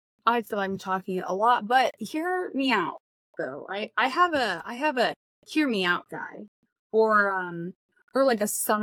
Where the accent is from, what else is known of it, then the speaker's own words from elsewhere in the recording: United States; And I'm doing my best, Kelly, but I am an American and I feel ride or die for Ireland.